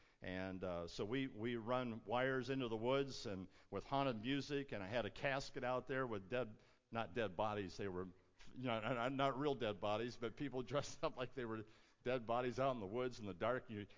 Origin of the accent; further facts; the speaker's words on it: West Virginia, United States; I was from West Virginia, and it just kind of resonated with our congregation.